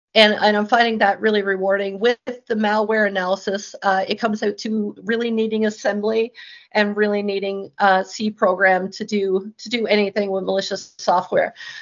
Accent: Newfoundland and Labrador, Canada; I'm from Newfoundland, Canada.

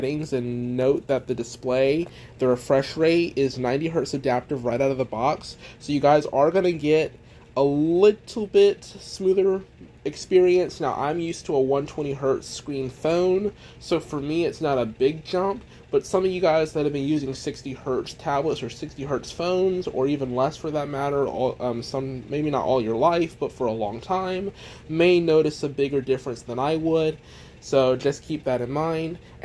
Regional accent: the South, United States; And yes, I said aluminum because I'm from the South, so don't judge me on that.

